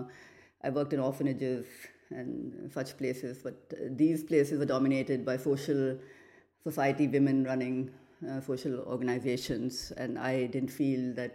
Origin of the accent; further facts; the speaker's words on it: Kolkata, West Bengal, India; And again, it had its roots in growing up in Calcutta and seeing these great disparities, yeah, in income.